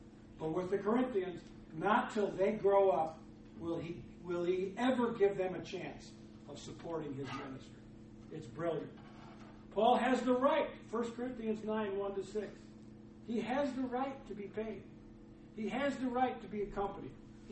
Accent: Freeport, Illinois, United States; I grew up in Freeport, Illinois.

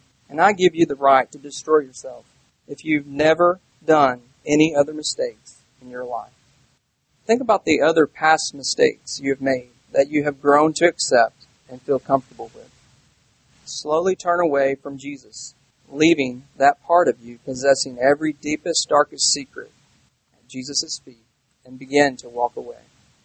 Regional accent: Nashville, Tennessee, United States; also born or lived in Paducah, Kentucky; I'm from Nashville, Tennessee. I was born in Paducah, Kentucky.

